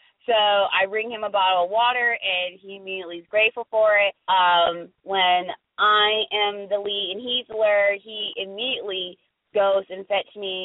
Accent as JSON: {"language": "English", "region": "Florida", "country": "United States", "said": "I live in the South. If I wanted to be cold, I live up north. I'm just saying. I'm from Florida for a reason. And my dad's from the island, so I got warm blood all running all through these veins."}